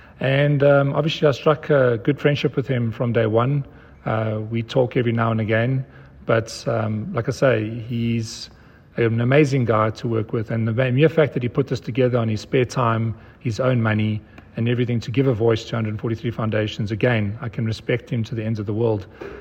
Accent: South Africa; I'm South African and based in South Africa.

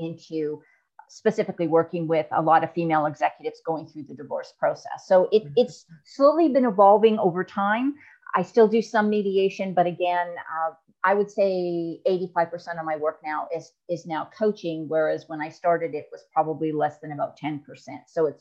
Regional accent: Canada; moved away as an adult; now in United States; I am originally from Canada, so I started my business up there, then moved down here to Texas

